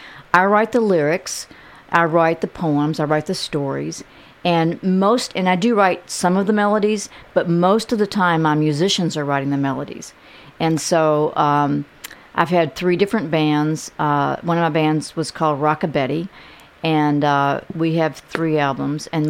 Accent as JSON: {"language": "English", "town": "Mount Sterling", "region": "Kentucky", "country": "United States", "tie": "born or raised there", "moved": "as an adult", "lives_now": "Boston, United States", "said": "I'm from Mount Sterling."}